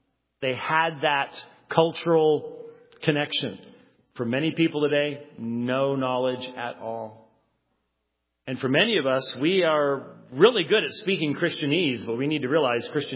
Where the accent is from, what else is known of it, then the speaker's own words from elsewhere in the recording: Phoenix, Arizona, United States; I'm from Phoenix, and so it's in my rocks.